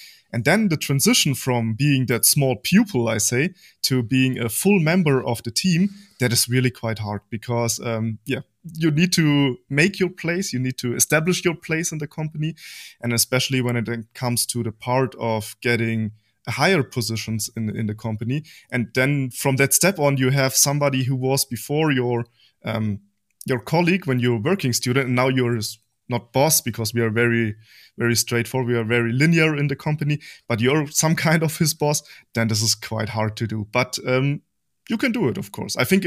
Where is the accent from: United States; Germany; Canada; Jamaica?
Germany; I'm 33 years old and I'm from Germany. I'm living near Munich